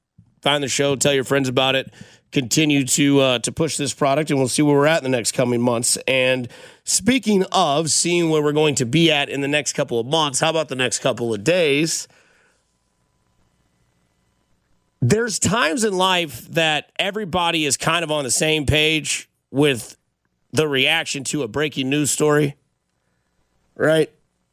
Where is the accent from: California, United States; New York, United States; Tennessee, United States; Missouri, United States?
Missouri, United States; Kansas City; now in Denver, United States; I'm from Kansas City. I live in Denver, and now that I'm not there, I can hear how our accent